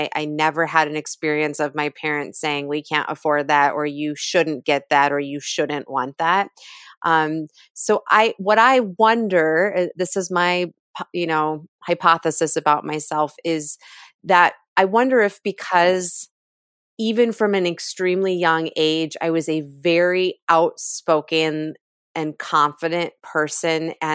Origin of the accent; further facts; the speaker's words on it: New Jersey, United States; I tend to say I grew up in Jersey because I was there from 4th grade through my freshman year of high school